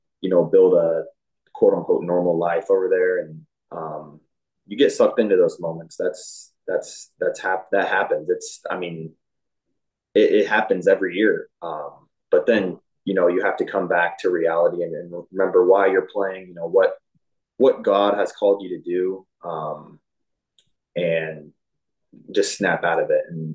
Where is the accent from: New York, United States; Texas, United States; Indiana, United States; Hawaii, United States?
Indiana, United States; moved away as an adult; My first time not living in Indiana, not living within an hour of my hometown, my parents.